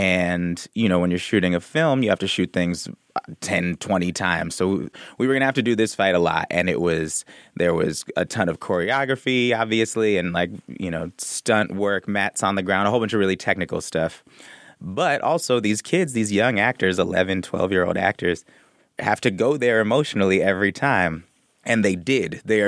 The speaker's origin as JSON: {"language": "English", "town": "Oakland", "region": "California", "country": "United States", "said": "I used to go see plays all the time as a kid. I'm from the Bay Area."}